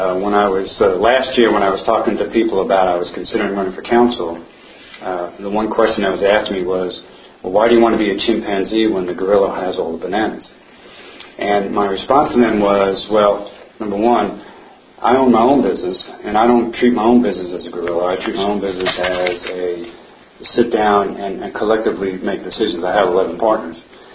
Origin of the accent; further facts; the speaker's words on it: Long Island, New York, United States; Born and raised in Long Island. Obviously, I'm not a Texan. You can tell that by my accent.